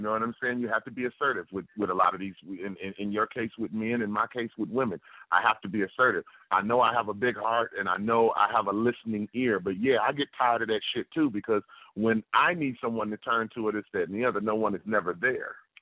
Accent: East Coast, United States; I'm not a West Coast motherfucker. I'm from the East Coast. We are very, very, very aggressive.

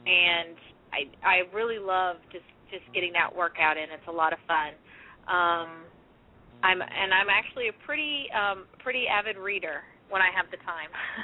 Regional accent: Germany; So I was raised in Europe, and I used to love Germany. We lived in Germany

